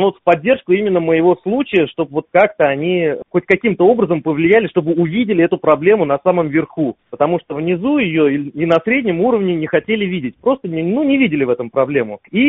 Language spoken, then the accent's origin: Russian; Tashkent, Uzbekistan; now in Moscow, Russia; Вот мы из Узбекистана мы вместе приехали.